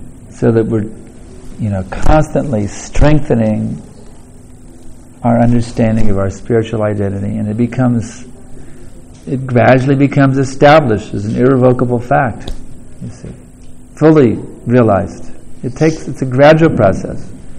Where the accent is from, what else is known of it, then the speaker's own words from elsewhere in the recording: United States; When I was growing up in America, I was seeing everyone around me appear to be happy.